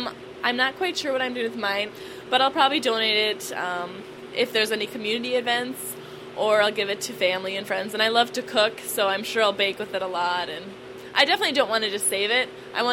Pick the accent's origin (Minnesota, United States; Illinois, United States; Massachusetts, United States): Minnesota, United States; Sauk Centre; I'm from Stearns County, where I live in Sauk Center, where my family milks about 500 dairy cows.